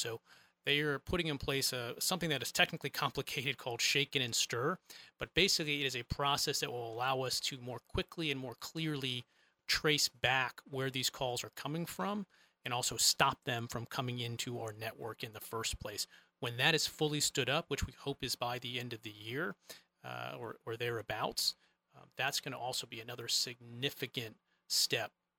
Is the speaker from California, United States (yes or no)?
no; Virginia, United States; So I grew up in Virginia. I grew up a Redskins fan.